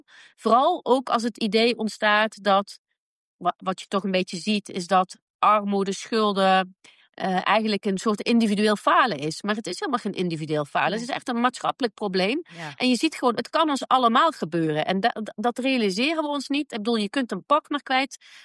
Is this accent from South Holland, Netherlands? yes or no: no; Tilburg, North Brabant, Netherlands; ik kom zelf uit Brabant en Tilburg, daar zitten heel veel MKB'ers die ik regelmatig spreek.